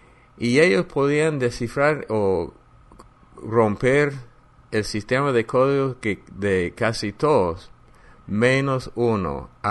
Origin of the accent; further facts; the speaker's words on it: Texas, United States; also born or lived in New Mexico; Yo soy de Texas, pero nací en el estado de Nuevo México.